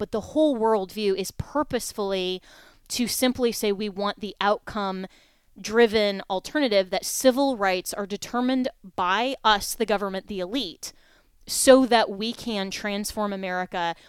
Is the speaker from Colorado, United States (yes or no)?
no; Florida, United States; here in my home state of Florida